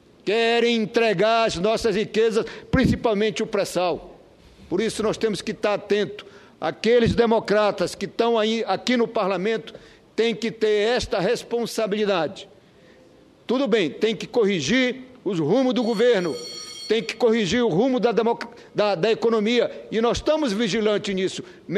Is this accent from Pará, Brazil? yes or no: yes; Pará, Brazil; eu como operário gráfico, venho de um estado lá do Pará